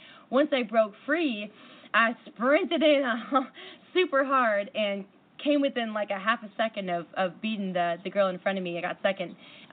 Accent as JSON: {"language": "English", "town": "Seattle", "region": "Washington", "country": "United States", "said": "I'm from Seattle, all of us are."}